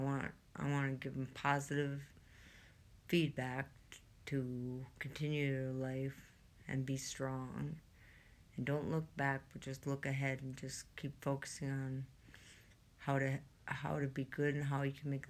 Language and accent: English; Ely, Minnesota, United States; I was born in Ely, Minnesota. And I was born... But I lived in Winton, which is just a little off of Ely.